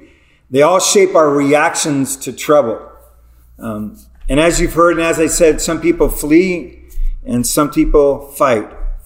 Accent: Arizona, United States; They think I have an accent. I'm like, I'm from Arizona. We don't have an accent.

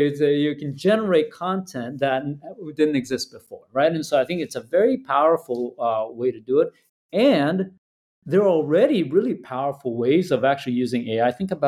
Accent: Brazil; also born or lived in Taipei, Taiwan; I was born in Taipei. You know, I grew up in Brazil, but I was born in Taipei.

